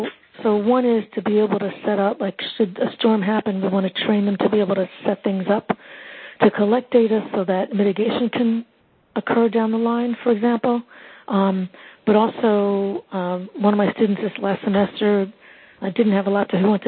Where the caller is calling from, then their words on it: U.S. Virgin Islands; I'm calling from University of the Virgin Islands, and we sustained and suffered quite a bit from the hurricanes last year